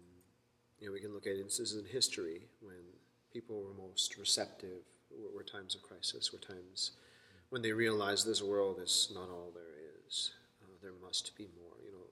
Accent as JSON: {"language": "English", "country": "Canada", "said": "I'm Canadian, but I'm not the typical Canadian type."}